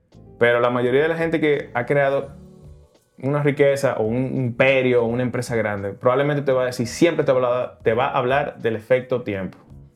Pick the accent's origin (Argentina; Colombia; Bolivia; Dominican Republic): Dominican Republic; como emprendedores dominicanos o en este país